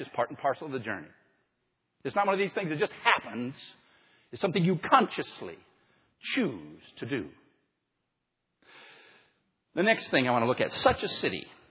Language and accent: English; Michigan, United States; born there; I was born in Michigan because my dad married my mom.